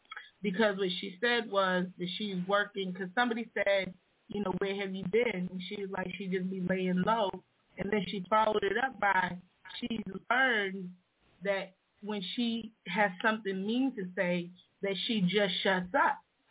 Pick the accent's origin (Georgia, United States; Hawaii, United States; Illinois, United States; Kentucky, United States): Georgia, United States; they asked me, you know, where I'm from. And I was like, I'm from Georgia all day.